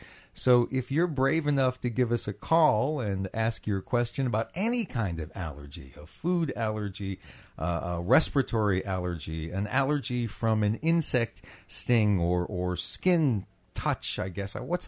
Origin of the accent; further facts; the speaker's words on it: Midwest, United States; I grew up in the Midwest, way out in the country with farm animals, tractors, and baling hay and straw during the summer.